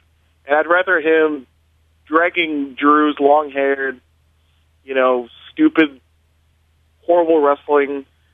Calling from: Chicago, Illinois, United States; from Chicago.

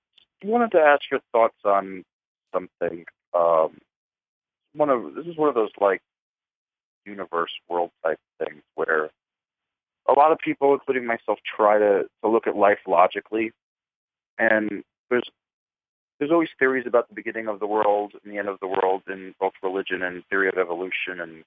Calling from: New Jersey, United States; from New Jersey.

